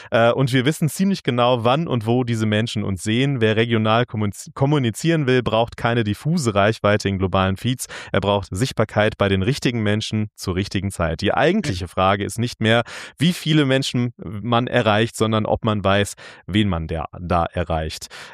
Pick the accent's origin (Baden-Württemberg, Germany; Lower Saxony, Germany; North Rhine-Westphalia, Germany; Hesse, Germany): North Rhine-Westphalia, Germany; Ich komme ja aus dem Sauerland